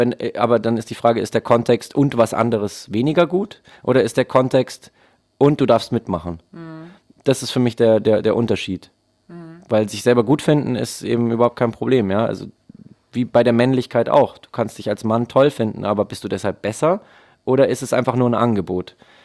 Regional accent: Bavaria, Germany; Ich bin ja Bayer.

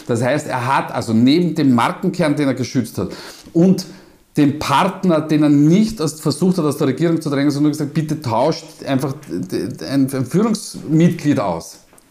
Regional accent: Vienna, Austria; accent: Viennese; Entschuldigung, dass ich jetzt wieder kurz in meinen Wiener Dialekt verfalle

